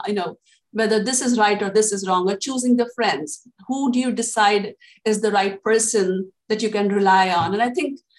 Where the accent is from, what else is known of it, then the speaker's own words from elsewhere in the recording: Indore, Madhya Pradesh, India; Diwali Pahat is something that I grew up with in Indore.